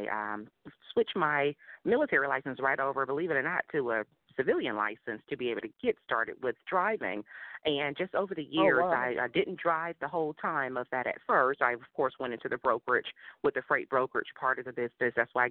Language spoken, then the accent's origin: English; Florida, United States; And the two states was Florida, which is I'm from Florida, and Louisiana.